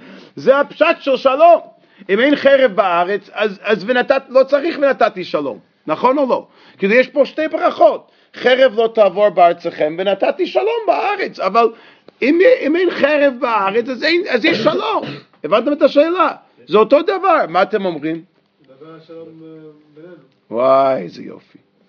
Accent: United States; now in Israel; שדרך אגב לא יודע אם שמתם לב, אני אמריקאי במקור, כן, כן, באמת.

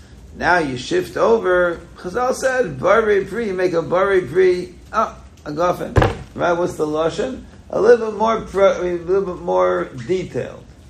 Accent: Brooklyn, New York, United States; Brooklyn, I come from Avenue O and 9th. That's where I come from

